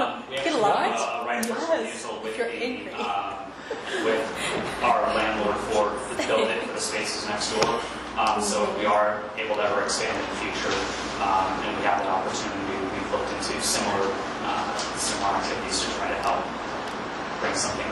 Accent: Las Vegas, Nevada, United States; I was born and raised here in Vegas, so you know, that has that those historical roots into it.

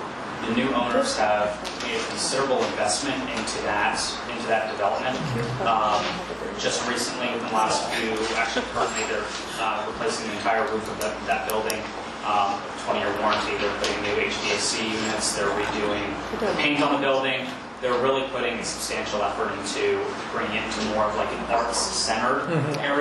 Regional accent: Las Vegas, Nevada, United States; I was born and raised here in Vegas, so you know, that has that those historical roots into it.

